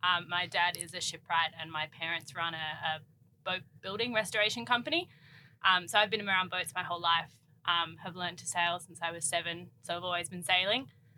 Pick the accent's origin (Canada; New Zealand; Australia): Australia; Sydney, New South Wales; I grew up sailing on Sydney Harbour